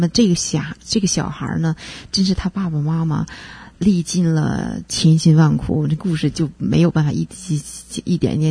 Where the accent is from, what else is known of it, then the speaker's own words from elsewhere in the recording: China; 很多中国人的，特别是我们中国人了